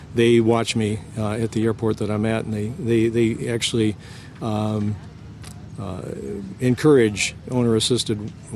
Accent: South Carolina, United States; It was a long trip for me. I'm from South Carolina

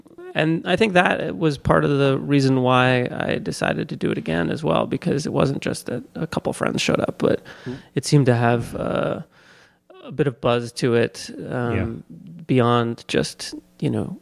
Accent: New York, United States; I lived on the sixth story of this 6-floor walk up, and growing up in New York, you know, as Dan did as well, I think we all hung out on rooftops, because in New York you're always looking for funky spaces.

